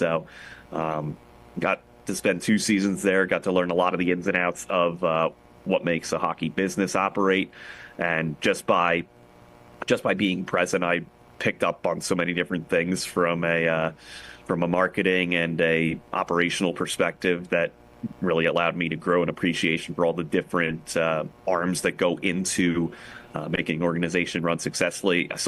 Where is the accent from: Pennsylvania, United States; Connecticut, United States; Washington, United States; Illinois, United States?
Pennsylvania, United States; Philadelphia; In terms of my influences and my mentors and guys like that, growing up in Philly, I got to grow up listening to Harry Callis call baseball, and I always appreciated that.